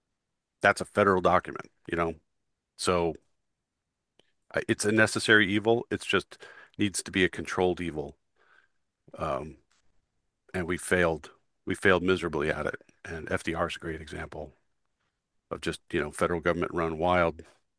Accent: California, United States; I mean, I grew up in California.

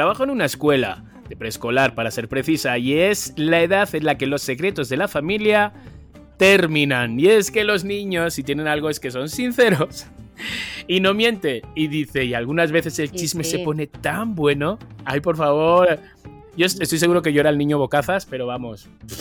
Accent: Mexico; aunque te vayas lejos, sigues siendo mexicana y los mexicanos no sabemos buscar

